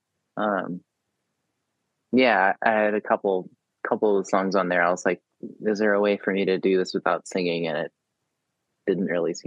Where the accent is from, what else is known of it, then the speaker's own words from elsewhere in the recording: San Antonio, Texas, United States; So it's a little bit different than I'm from Texas in San Antonio, and then I've lived in different neighborhoods outside of that.